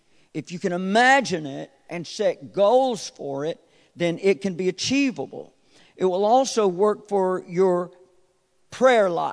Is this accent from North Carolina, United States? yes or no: yes; North Carolina, United States; I know how you think. I'm from North Carolina. I can get by with this.